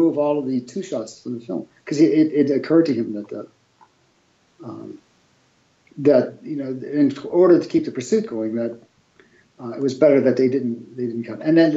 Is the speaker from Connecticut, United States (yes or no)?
no; Pittsburgh, Pennsylvania, United States; now in Los Angeles, United States; Yeah, well, you know, growing up in Pittsburgh